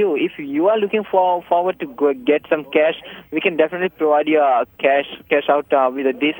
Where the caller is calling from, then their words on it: California, United States; I'm calling you from California.